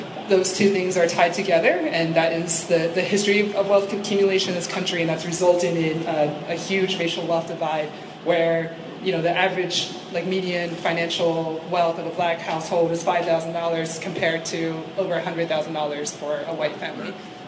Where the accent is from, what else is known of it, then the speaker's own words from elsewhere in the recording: North Carolina, United States; And my parents are immigrants, and they're in the South. I grew up in North Carolina.